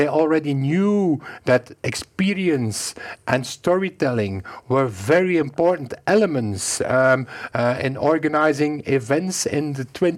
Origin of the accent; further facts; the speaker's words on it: Belgium; I say, I'm from Belgium.